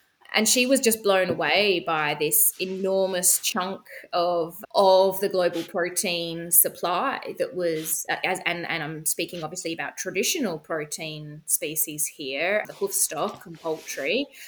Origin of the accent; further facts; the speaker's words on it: Australia; I'm sure your listeners can hear that I'm not European, I'm Australian. So I am based in Australia